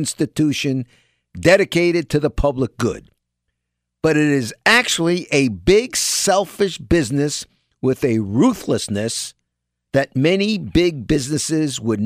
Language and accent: English; New York, United States; People my age, most of them, you know, growing up in New York, chances.